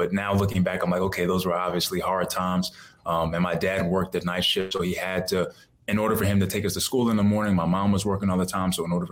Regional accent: Bronx, New York, United States; also born or lived in Orlando; once I moved away from Orlando, moved away from Bronx, New York, to kind of venture out and kind of get into everything else.

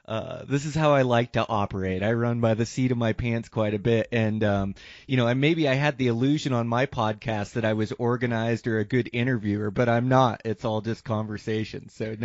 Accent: Washington, United States; See, I was born and raised in Washington.

